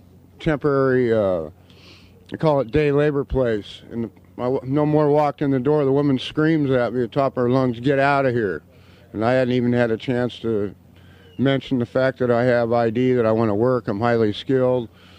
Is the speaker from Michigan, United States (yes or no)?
no; Arizona, United States; I've been homeless for 6 years. I'm from Arizona.